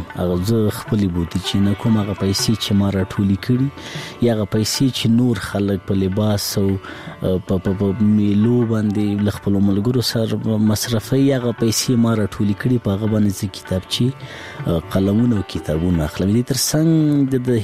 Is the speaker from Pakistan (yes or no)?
no; Laghman, Afghanistan; زه په لغمان کې پیدا شوم په لغمان کې را لوی شوم خوانځي مې په لغمان کې لوستې